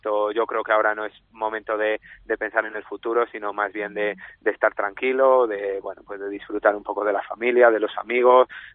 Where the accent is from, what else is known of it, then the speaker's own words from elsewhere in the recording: Valladolid, Castile and León, Spain; Y yo soy vallisoletano y eso lo seré de por vida.